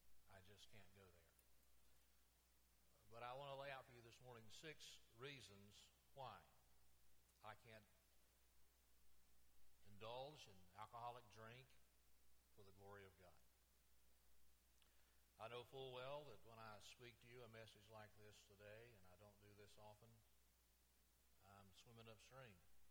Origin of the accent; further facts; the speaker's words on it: Florella, Alabama, United States; When I was a boy growing up in Florella, Alabama, you were white, you wanted to buy a beer, you went to the pool hall downtown.